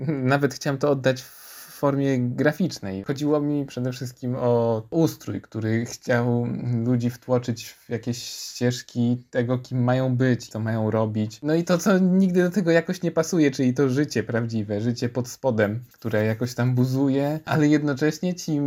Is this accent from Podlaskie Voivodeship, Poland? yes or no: yes; Białystok, Podlaskie Voivodeship, Poland; ja jako autor festiwalu też jestem z Białegostoku